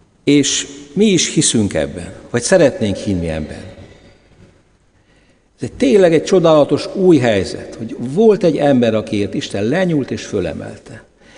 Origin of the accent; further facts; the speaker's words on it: Fertőd, Győr-Moson-Sopron, Hungary; Fertődön nőttem fel kisgyermekkoromban